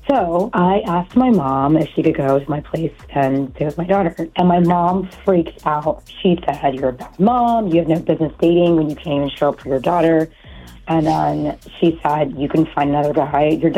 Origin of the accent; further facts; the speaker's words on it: Dundalk, Maryland, United States; from Dundalk.